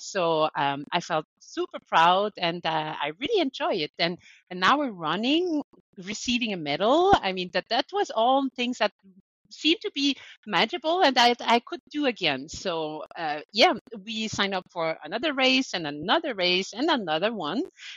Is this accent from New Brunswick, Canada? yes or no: no; Quebec, Canada; I was born and raised in Quebec in Canada. I'm 37 years old and I started running 7 years ago, almost by accident.